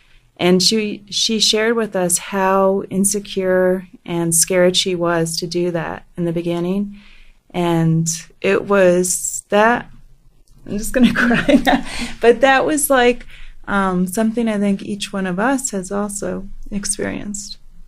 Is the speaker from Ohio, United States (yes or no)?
yes; Hudson, Ohio, United States; I'm from Hudson, Ohio